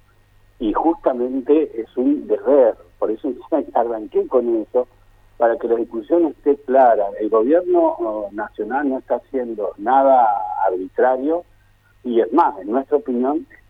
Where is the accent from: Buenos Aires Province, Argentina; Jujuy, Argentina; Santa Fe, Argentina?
Santa Fe, Argentina; Yo soy santafesino de la ciudad